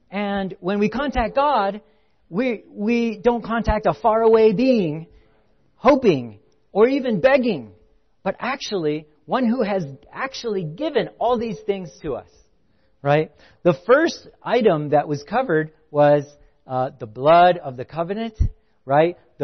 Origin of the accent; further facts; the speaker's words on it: Salt Lake City, Utah, United States; I'm from Salt Lake City.